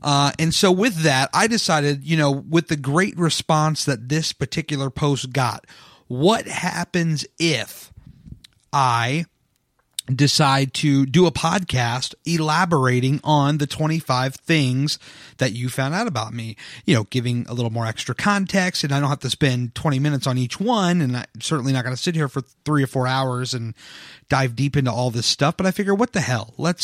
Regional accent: Virginia, United States; also born or lived in San Diego, California; Number one, born and raised in Virginia, just outside of Washington, D.C., but spent some of my childhood in San Diego, California. So I grew up in Virginia, northern Virginia.

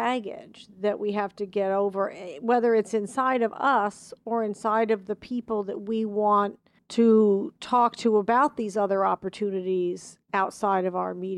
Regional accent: New York, United States; I'm a New Yorker, so I'm not sure I got that gene.

